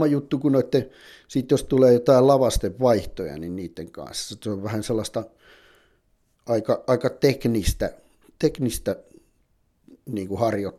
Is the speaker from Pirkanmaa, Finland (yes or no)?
yes; Valkeakoski, Pirkanmaa, Finland; täältä paikallisia, kun ollaan Valkeakoskelta